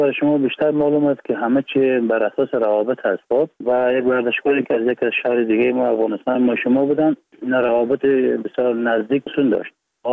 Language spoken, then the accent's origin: Persian; Iran; born there; بلند ایران هستم و 31 سال سنم است. از ولایت بغلان هستیم و متولد ایران هستم